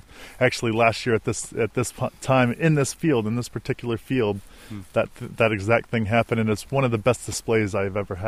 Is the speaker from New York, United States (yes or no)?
no; Colorado, United States; I'm from Colorado, and I went to school in Anchorage